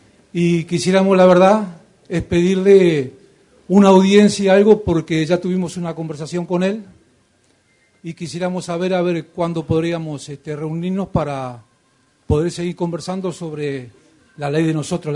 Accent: Montevideo, Uruguay; He vivido la mitad de la vida, he nacido y criado en el Cerro. Ahora vivo la mitad de la vida acá en el Cerrito de la Victoria.

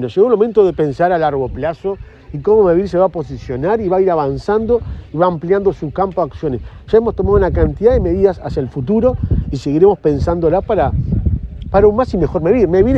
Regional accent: Chamizo, Florida, Uruguay; me crié en Chamizo, en la zona de Florida

